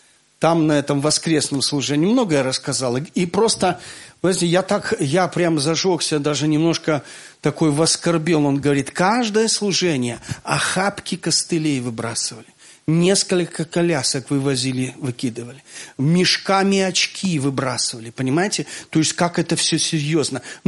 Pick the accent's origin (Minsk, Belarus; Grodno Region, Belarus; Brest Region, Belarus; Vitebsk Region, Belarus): Minsk, Belarus; А вы откуда? Я говорю, из Минска.